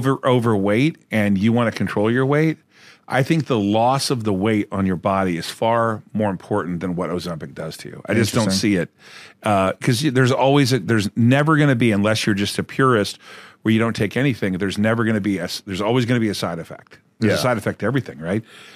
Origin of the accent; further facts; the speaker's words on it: California, United States; now in Las Vegas, United States; I grew up in Orange County, California, for 46 years, and for me to decide to move to Vegas was a big deal.